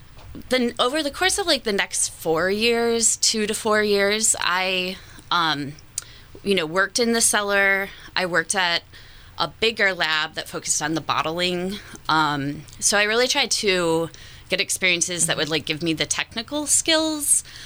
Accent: Midwest, United States; Growing up in the Midwest, it was like Miller Lite all day

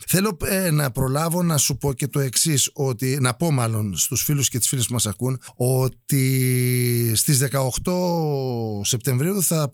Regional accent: Athens, Attica, Greece; Με τον οποίο μεγαλώσαμε μαζί στο Παγκράτη.

